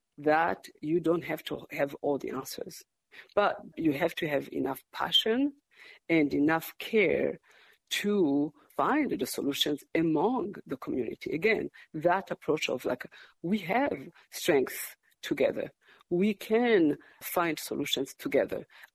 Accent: Burundi; also born or lived in Rwanda / Burkina Faso / France; now in Fargo, United States; Now I say that I'm from Fargo. Grew up in Burundi and Rwanda, Burkina Faso in West Africa, France, and then here.

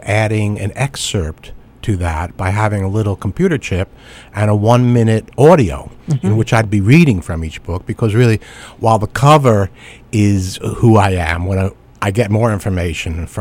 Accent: United States; A lot of my books, for example, they're about Africa. I'm an American.

